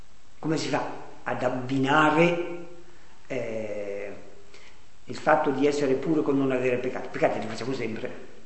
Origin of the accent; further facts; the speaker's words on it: Lombardy, Italy; accent: Comasco dialect; Nel mio dialetto, un dialetto comasco